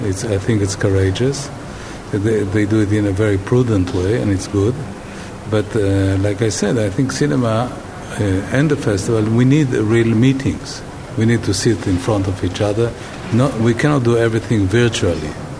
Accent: Haifa, Haifa District, Israel; because I'm from Haifa

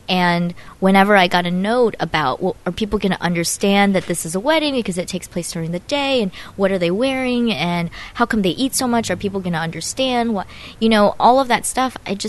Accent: United States; my point of view of as an American thinking this is unethical with the Chinese perspective that this is the best thing for her.

